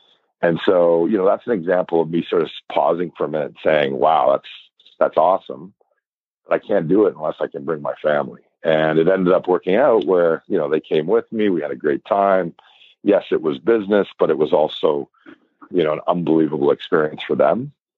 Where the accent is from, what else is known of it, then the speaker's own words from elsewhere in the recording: Toronto, Ontario, Canada; now in Vancouver, Canada; I love the West Coast. I'm born and bred in Toronto, Scarborough, but you know, we really love living out here now.